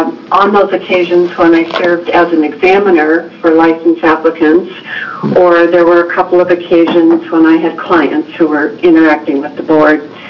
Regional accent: Salem, Oregon, United States; I'm from Salem, Oregon, District 10.

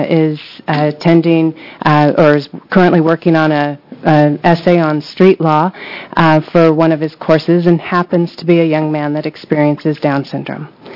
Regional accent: Beaverton, Oregon, United States; I'm from Beaverton, Oregon

